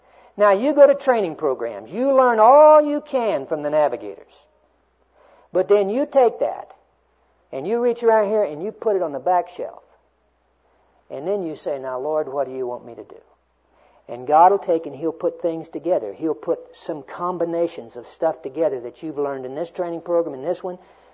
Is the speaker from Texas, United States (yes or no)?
yes; Dodsonville, Texas, United States; born there; The little town that I was born in down in Texas was called Dodsonville.